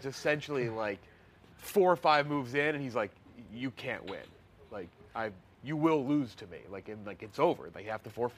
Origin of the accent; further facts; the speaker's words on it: New England, United States; born there; I was born in New England.